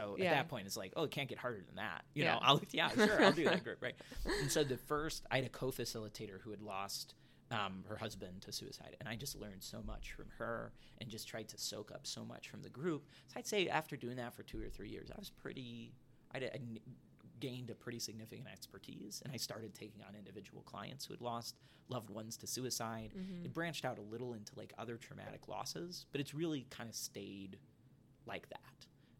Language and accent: English; Northville, Michigan, United States; I grew up in Northville, Michigan. I grew up in a high achieving culture.